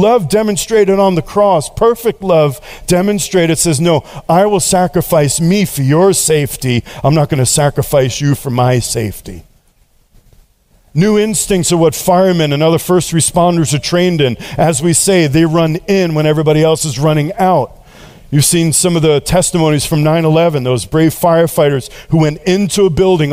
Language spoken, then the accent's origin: English; Queens, New York, United States; Now that's the fight instinct, because I'm from Queens.